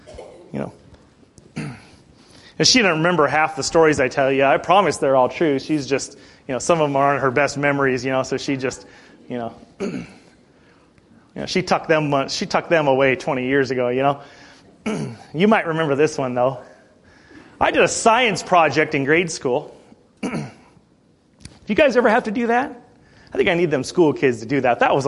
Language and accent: English; Montana, United States; Mom moved up here to take a job in the early 80s. And so I'm from Montana.